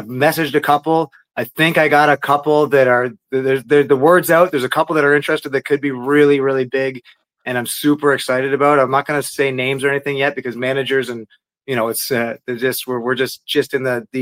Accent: Penetanguishene, Ontario, Canada; I'm from Penetanguishene, very small town.

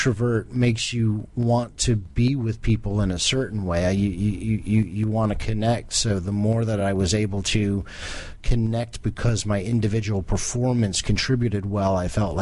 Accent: Scotch Plains, New Jersey, United States; Scotch Plains, New Jersey.

